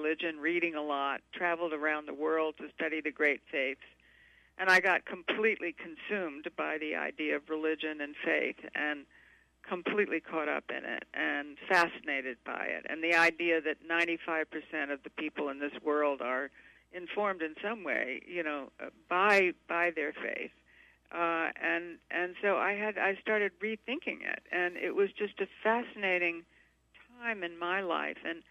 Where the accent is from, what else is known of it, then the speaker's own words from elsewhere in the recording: Savannah, Georgia, United States; accent: Southern; also born or lived in Louisiana; I suddenly get my Southern accent back. I'm from Savannah, Georgia. But we did, you know, my father was in the Army. We did live in Louisiana for a while